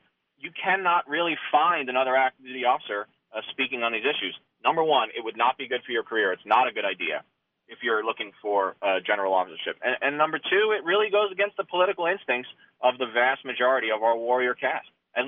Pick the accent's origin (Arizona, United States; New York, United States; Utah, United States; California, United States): New York, United States; Staten Island; I didn't have any soldiers from New York City besides myself. I grew up in Staten Island.